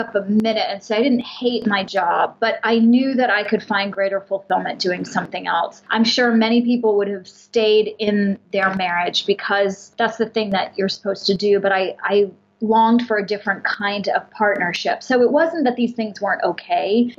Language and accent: English; Germany; now in United States; we immigrated to the United States from Germany, and I'm of Indian origin